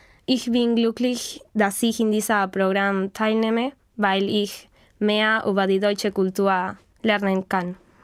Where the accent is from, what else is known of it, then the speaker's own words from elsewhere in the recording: Buenos Aires, Argentina; German is a second language; Ich bin von Buenos Aires, Argentinien. Ich wurde im Jahr 2001 geboren.